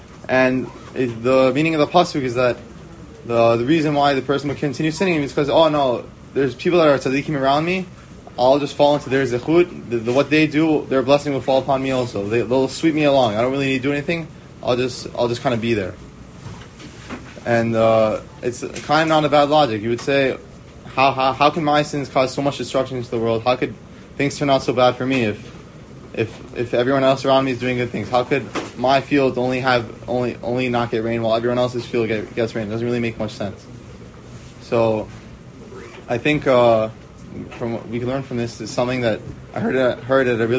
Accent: Great Neck, New York, United States; I'm from Great Neck, New York, and it's my fourth year at YU.

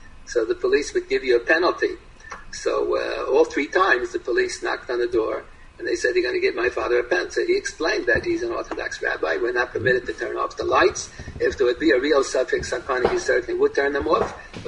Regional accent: Pennsylvania, United States; I remember as a little child, we lived in Pennsylvania during the war. I was born in Pennsylvania.

